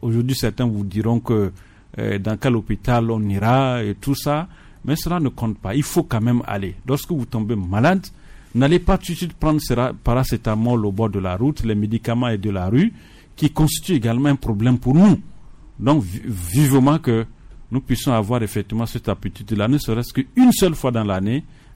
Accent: Togo; il faudrait que nous puissions avoir également l'hygiène et cette habitude en tant que Togolais.

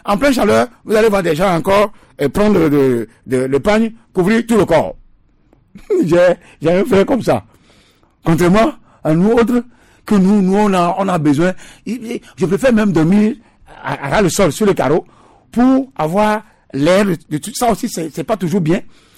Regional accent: Togo; les grosses motos ne sont pas souvent au départ les gens chez nous au Togo parce qu'on n'a pas de route.

